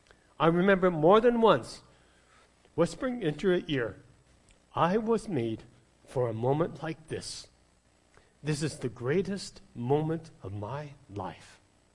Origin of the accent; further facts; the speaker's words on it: New York City, New York, United States; born there; I was born in New York City, and I took that very personally.